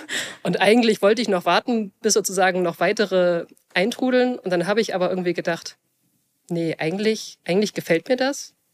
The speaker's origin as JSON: {"language": "German", "region": "Berlin", "country": "Germany", "lives_now": "Groß-Hennersdorf, Germany", "said": "ursprünglich komme ich aus Berlin. Mittlerweile habe ich hier eine Familie in Groß-Hennersdorf. Ja, drei Kinder."}